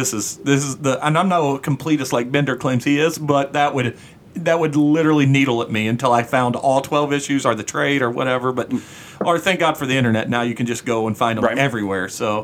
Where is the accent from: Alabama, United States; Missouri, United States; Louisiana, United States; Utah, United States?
Missouri, United States; So I grew up in Southeast Missouri, and we'd drive up to Cape, was the city close to us